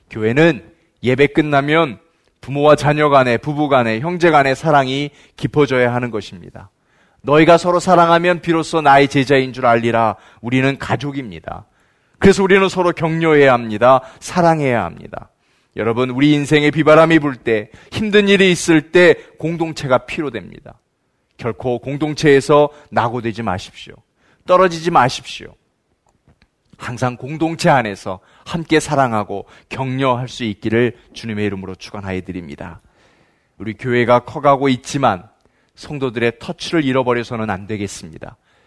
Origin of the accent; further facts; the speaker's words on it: South Korea; moved away; 한국은 기도하는 나라였습니다. 그 나라에서 이민 온 우리는 기도하는 이민자입니다.